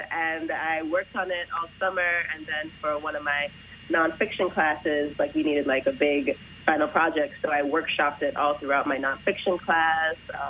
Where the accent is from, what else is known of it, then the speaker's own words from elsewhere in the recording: Kingston, Jamaica; moved away; also born or lived in New York, United States / Wisconsin, United States; before I moved to Wisconsin, I mean, I was born and raised in Kingston, Jamaica.